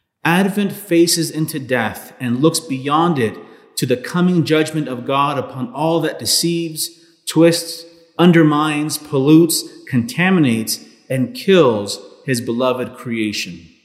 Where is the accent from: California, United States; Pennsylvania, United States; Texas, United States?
California, United States; Los Angeles; born there; I was born in 1985 in Los Angeles, California. My family illegally immigrated to the United States, fleeing the Civil War in Guatemala.